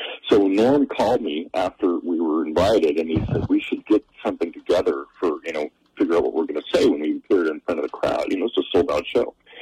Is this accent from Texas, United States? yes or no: no; Pocatello, Idaho, United States; now in Las Vegas, United States; I'm originally from Idaho. I grew up in, my family's Pocatello, Idaho.